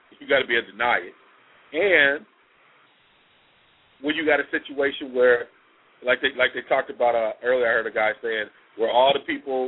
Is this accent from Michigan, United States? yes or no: yes; Ann Arbor, Michigan, United States; You know, I grew up in Ann Arbor, and some of the folks they talk about are cats I knew, who are hustlers.